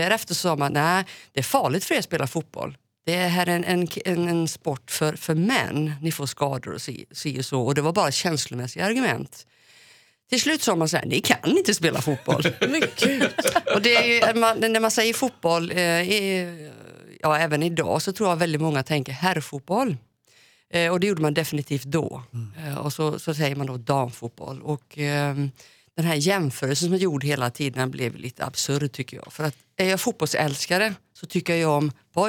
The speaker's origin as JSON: {"language": "Swedish", "town": "Chicago", "region": "Illinois", "country": "United States", "lives_now": "Sweden", "said": "Jag kommer som sagt från Chicago"}